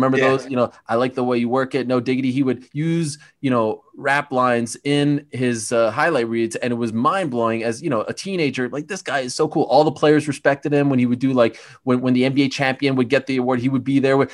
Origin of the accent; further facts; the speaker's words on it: Canada; Growing up, I grew up in Canada, and the first introduction that I had to ESPN was Dan Patrick and Keith Olbermann.